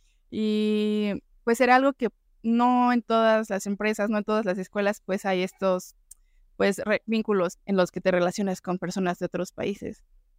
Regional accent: Mexico; no es lo mismo arreglar un problema como mexicanos a arreglar un problema como japoneses

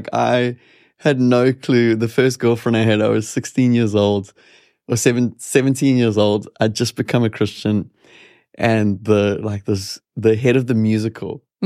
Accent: South Africa; I'm South African. South Africans are a little bit more committal.

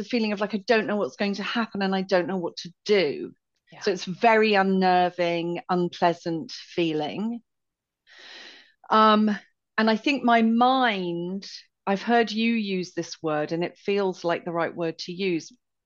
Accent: United Kingdom; Yes, I'm very British.

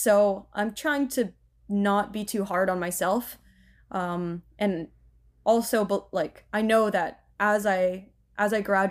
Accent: Hamilton, Ontario, Canada; because I'm from Hamilton, so I used to train in Toronto a lot

